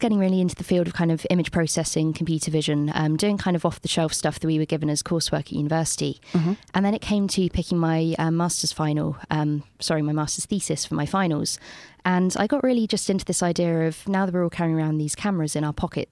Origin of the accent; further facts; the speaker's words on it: London, United Kingdom; also born or lived in Bristol; I went back to London and they asked me if I was from Bristol.